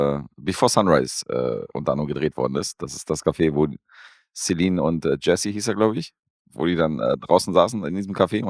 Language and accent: German; Vienna, Austria; ich komme aus Wien